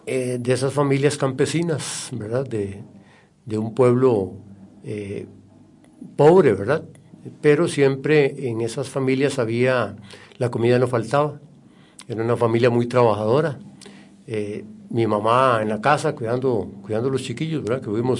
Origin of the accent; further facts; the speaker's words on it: Guadalupe, Cartago, Costa Rica; Correcto, yo soy de Guadalupe, Cartago, en la escuela Carlos J. Peralta. Inicié mis estudios de primaria.